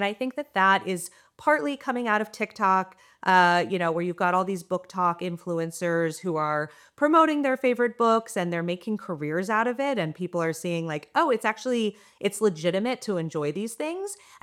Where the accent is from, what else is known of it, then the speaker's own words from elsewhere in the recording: Keene, New Hampshire, United States; I grew up in Keene, New Hampshire, which is a small town kind of right on the border by Vermont.